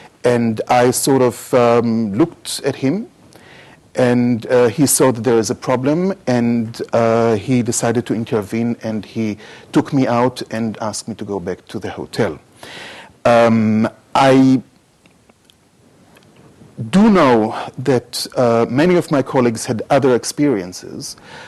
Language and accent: English; Austria; So the pro-Mubarak people, the moment they heard that I was from Austria, said, "But you brought this Al-Bardai upon us.